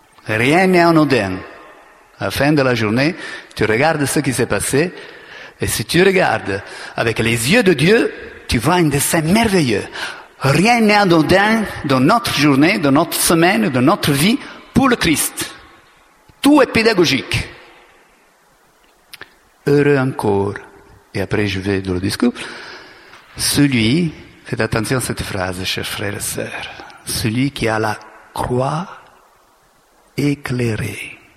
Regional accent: Italy; French is a second language; Moi, je suis italien

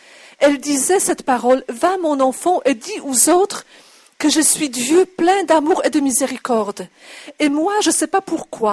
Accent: Poland; French is a second language; moved away as an adult; now in France; je suis polonaise, j'ai 47 ans. Je suis depuis 19 ans à la communauté des Béatitudes.

